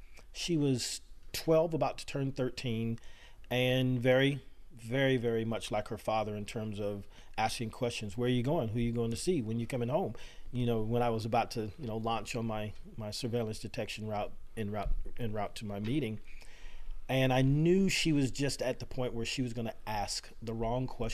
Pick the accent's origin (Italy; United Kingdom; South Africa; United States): Italy; Apulia; also born or lived in Okinawa, Japan; I was a military brat. I grew up in the Heel of the Boot, Italy, Okinawa, Japan, served in Korea myself.